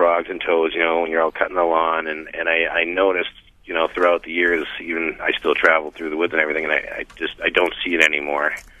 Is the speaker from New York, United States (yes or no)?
no; Lowell, Massachusetts, United States; I'm from Boston, or actually Lowell, Massachusetts